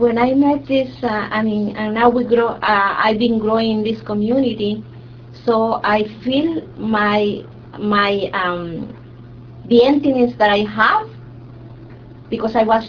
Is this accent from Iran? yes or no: no; El Salvador; now in New York, United States; also I'm from El Salvador. I came like 37 years ago. I grew in a Catholic family, and right here when I came to New York